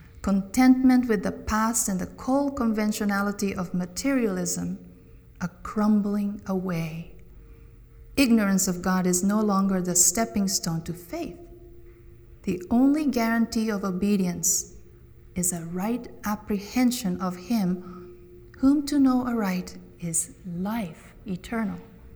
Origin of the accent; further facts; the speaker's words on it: Japan; I'm from Japan. I have a background in Buddhism and Shintoism, and we like to think metaphysically, spiritually, but not belonging to a certain institution.